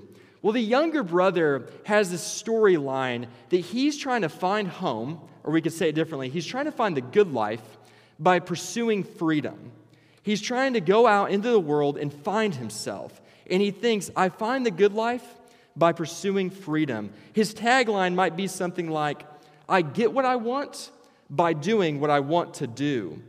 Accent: Illinois, United States

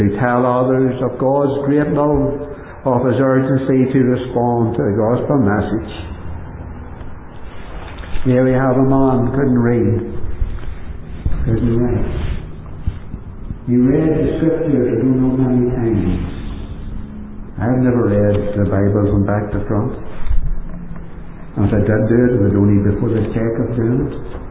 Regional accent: Newtownhamilton, Northern Ireland, United Kingdom; born there; I was born in Newton Hamilton, in County Armagh.

